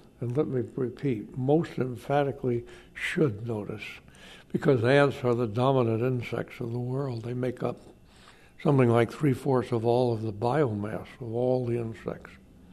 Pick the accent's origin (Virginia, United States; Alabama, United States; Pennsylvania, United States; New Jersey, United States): Alabama, United States; I had a snake period. I had a frog period growing up in Alabama, but then I returned to the insects and the ants, and I never left.